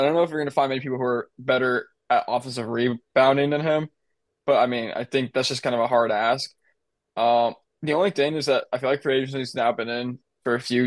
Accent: New York, United States; even as a New Yorker.

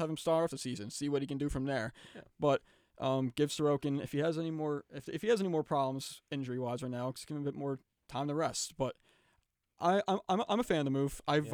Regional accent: New York, United States; He's a big name on Long Island. I mean, I'm from Long Island.

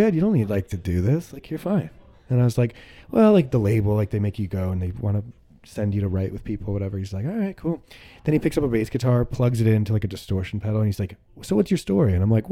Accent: New Jersey, United States; One of the other people was from my hometown in New Jersey that I grew up in.

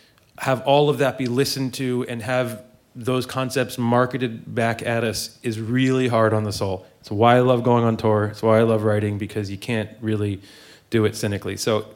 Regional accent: New Jersey, United States; now in New York, United States; So I'm not a New Yorker. I live here, but I'm not a New Yorker. I'm from New Jersey.

